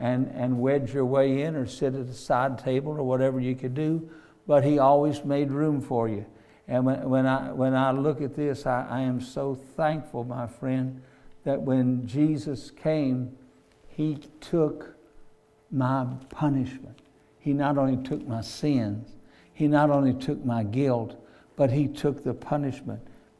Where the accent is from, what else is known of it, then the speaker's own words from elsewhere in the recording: Cincinnati, Ohio, United States; born there; I was born in Jewish hospital in Cincinnati